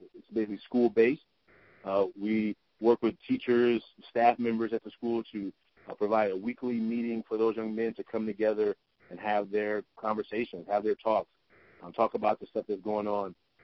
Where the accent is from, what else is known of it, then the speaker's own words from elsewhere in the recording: Oakland, California, United States; I'm from Oakland, California.